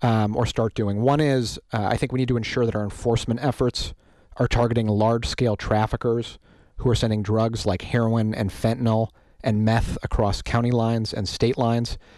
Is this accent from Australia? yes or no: no; Oshkosh, Wisconsin, United States; also born or lived in Fond du Lac; I grew up in Oshkosh and Fond du Lac, and I grew up in a family that was deeply involved in public service.